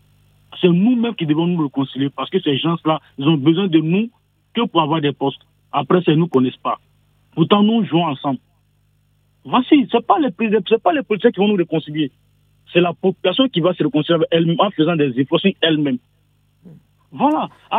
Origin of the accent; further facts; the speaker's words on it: Côte d’Ivoire; moi je suis baoulé de la Côte d'Ivoire.